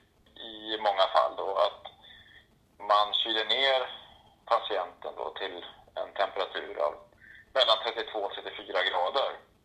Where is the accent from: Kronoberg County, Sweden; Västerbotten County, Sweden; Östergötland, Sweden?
Västerbotten County, Sweden; Umeå; now in Tyresö, Sweden; Jag kommer ursprungligen från Umeå och hittade hit på grund av att det är så extremt mycket fin natur, skärgård och skog och allt möjligt.